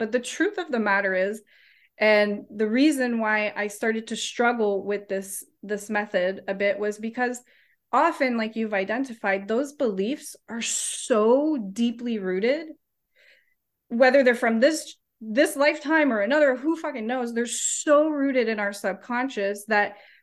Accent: Canada; now in New Zealand; I'm Canadian.

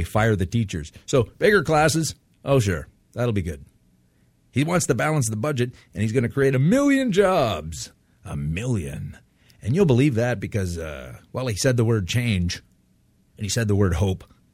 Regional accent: Canada; and I'm coming from Canada here, and we laugh up here.

